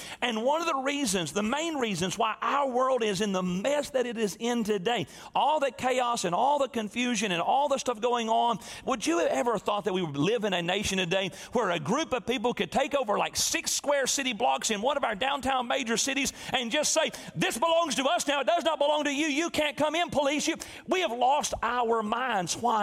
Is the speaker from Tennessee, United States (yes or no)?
yes; Tennessee, United States; I'm from West Tennessee. My zip code growing up was EIEIO. I was raised in the country, I mean out in the sticks in the middle of nowhere.